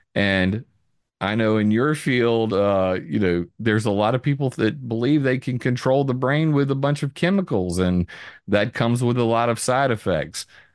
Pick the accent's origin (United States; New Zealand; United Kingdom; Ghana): United States; Sumter, South Carolina; moved away as an adult; also born or lived in Vandenberg Air Force Base; Now, I grew up in Sumter, South Carolina. I was originally born on Vandenberg Air Force Base.